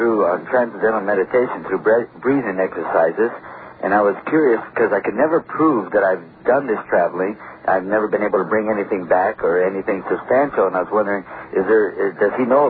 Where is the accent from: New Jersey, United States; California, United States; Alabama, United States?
California, United States; I'm from the Bay Area